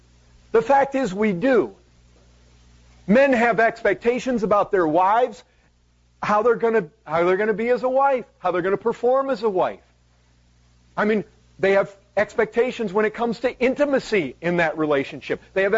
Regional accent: Ireland; Sometimes, you know, I'm Irish and get all red, and people see it.

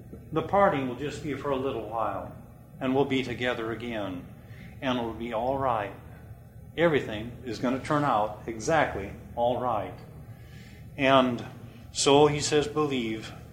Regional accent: Iowa, United States; now in Kirksville, United States; When I moved from Iowa to Kirksville, I began to doubt and be very, very troubled as to whether I'd made the right decision. Leaving my home

